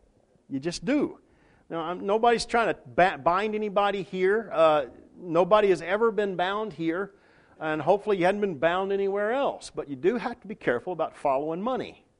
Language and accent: English; Texas, United States; Now, I grew up in Texas in a little country community